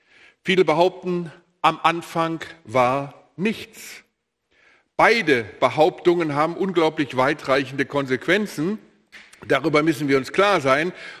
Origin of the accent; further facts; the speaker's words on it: Wuppertal, North Rhine-Westphalia, Germany; born there; Ich bin 1958 in Wuppertal geboren